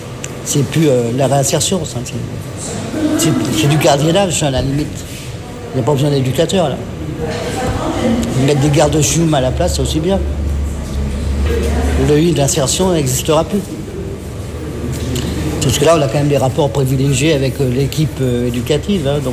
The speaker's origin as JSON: {"language": "French", "town": "Nancy", "region": "Grand Est", "country": "France", "tie": "born there", "also_born_or_lived": "Chambéry", "said": "Ah oui, oui, je suis né dans un dépôt vapeur à Nancy."}